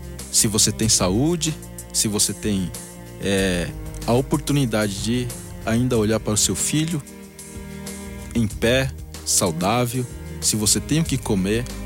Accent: Mato Grosso, Brazil; eu vim do território Balatiponé e preciso respeitar o lugar onde eu vivi, onde eu cresci.

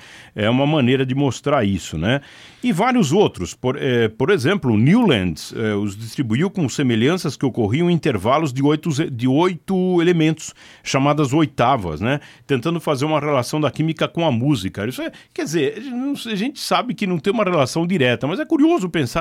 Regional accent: Rio Grande do Sul, Brazil; bom, como gaúcho, né?

